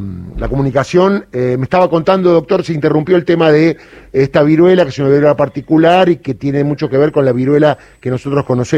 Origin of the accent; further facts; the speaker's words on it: Buenos Aires, Argentina; soy de Capital